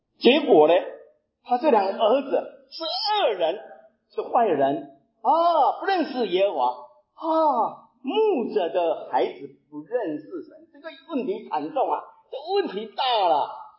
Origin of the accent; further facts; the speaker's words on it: Taiwan; 我是台湾来的，在台湾的时候，我们进了大学，